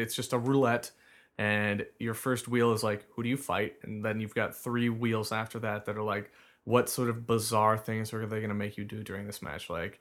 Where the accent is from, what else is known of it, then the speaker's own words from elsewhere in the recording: Iowa, United States; from Iowa.